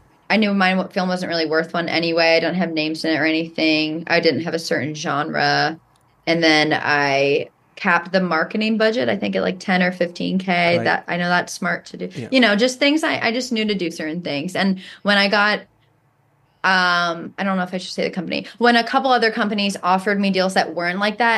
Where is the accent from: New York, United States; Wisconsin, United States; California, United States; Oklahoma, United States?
New York, United States; Like, I'm a New Yorker.